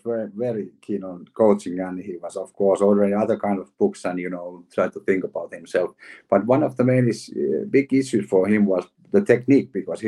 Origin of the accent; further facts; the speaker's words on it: Finland; Well, probably you're right. Probably right. Yeah, we have that ice hockey is the most popular sport in Finland